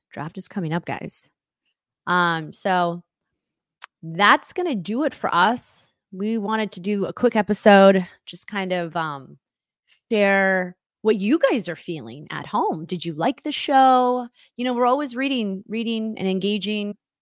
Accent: Los Angeles, California, United States; I'm from Los Angeles, grew up with two older brothers and a dad that were sports obsessed.

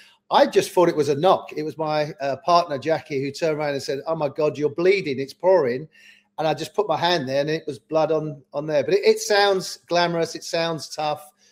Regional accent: England, United Kingdom; I'm English.

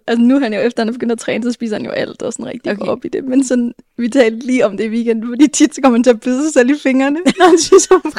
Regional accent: Jutland, Denmark; Jeg har lige været hjemme i Jylland med min kæreste.

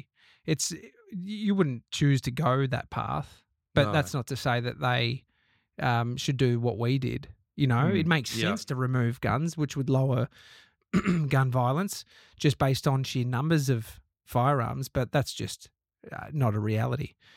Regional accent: Australia; you know, as an Australian, you go, well, just get rid of the guns.

